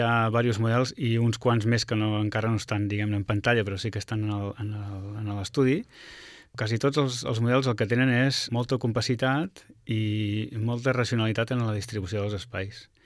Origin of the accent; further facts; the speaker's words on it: Girona, Catalonia, Spain; born there; Soc nascut a Girona i sóc arquitecte.